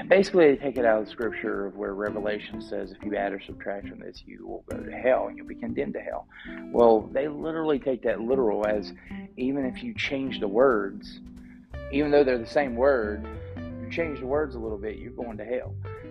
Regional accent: West Virginia, United States; and I come from Southern West Virginia. So Southern West Virginia, you have a lot of KJV only Baptist churches

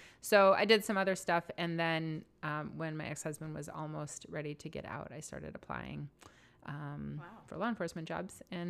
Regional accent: Minnesota, United States; now in Washington, United States; No, I grew up in Minnesota, in northern Minnesota.

